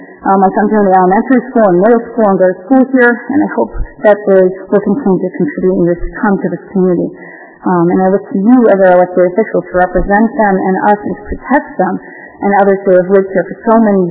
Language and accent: English; Newton, Massachusetts, United States; I'm sorry, I'm from Newton.